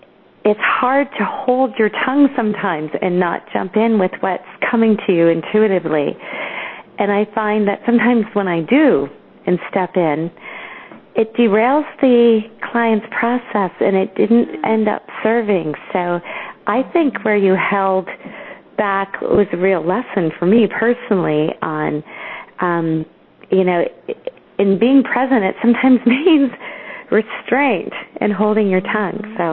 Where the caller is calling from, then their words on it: British Columbia, Canada; calling from British Columbia